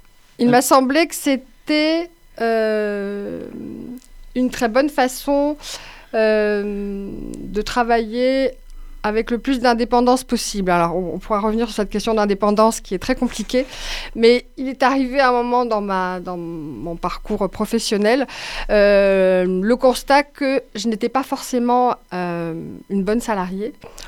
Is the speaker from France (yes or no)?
yes; Bordeaux, Nouvelle-Aquitaine, France; born there; Oui, je suis née à Bordeaux. Mon père était fils de réfugiés républicains.